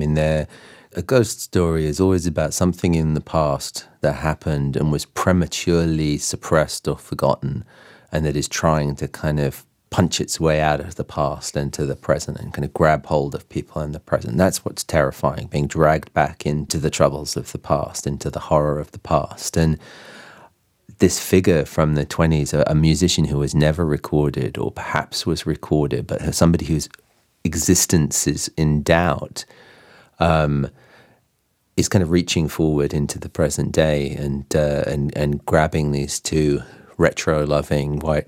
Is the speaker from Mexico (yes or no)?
no; United Kingdom; now in United States; I grew up in Britain